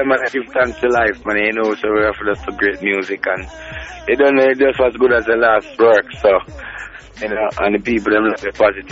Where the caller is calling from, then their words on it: Maryland, United States; Well, me just reached Washington, D.C., Maryland, you know.